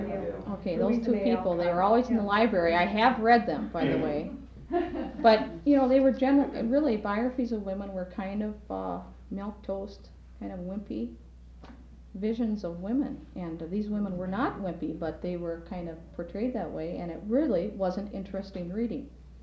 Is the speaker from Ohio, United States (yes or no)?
no; Decorah, Iowa, United States; I grew up then in Decorah